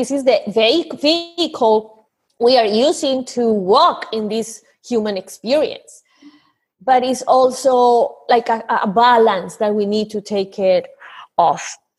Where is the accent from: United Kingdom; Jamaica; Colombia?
Colombia; now in United States; I am from Colombia, and I do believe Latin America is going in the same line.